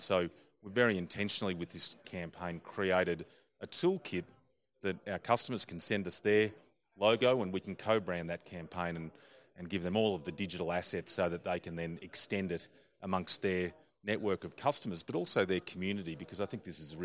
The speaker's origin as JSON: {"language": "English", "country": "Australia", "lives_now": "United States", "said": "You may have detected my accent. I'm an Australian, and so I have a unique perspective of having lived in both the Australia and the US."}